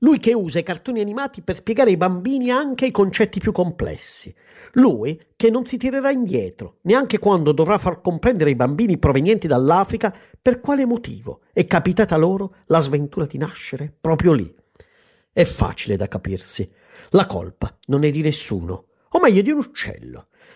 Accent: Bari, Apulia, Italy; moved away as an adult; E beh, io ho vissuto a Bari 25 anni della mia vita, i primi 25 anni.

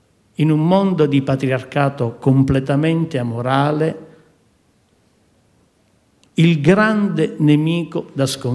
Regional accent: Palermo, Sicily, Italy; born there; io sono nato a Palermo in Sicilia

